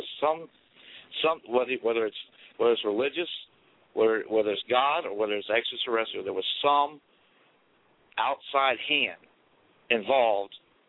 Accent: Morgan City, Louisiana, United States; I grew up in South Louisiana, Morgan City, and I was raised by my grandparents

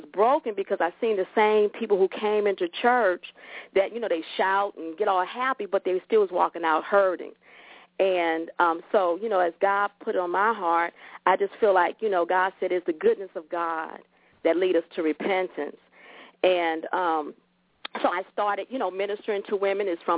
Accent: Compton, California, United States; I'm from Compton, California. I live on the East Coast now, and so I came from the gangbanging, you know, thing.

